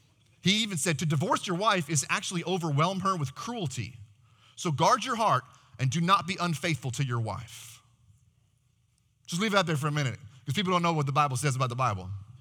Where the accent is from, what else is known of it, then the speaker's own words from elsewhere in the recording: Texas, United States; I'm from Texas and I'm a man